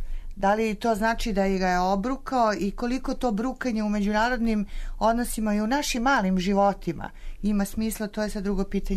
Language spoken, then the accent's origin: Serbian; Serbia